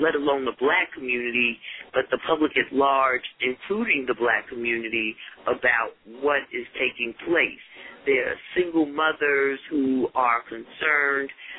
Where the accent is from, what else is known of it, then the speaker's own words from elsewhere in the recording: New York City, New York, United States; I'm from New York City, where we've had a very egregious and aggressive stop, question, and frisk law in effect for the past decade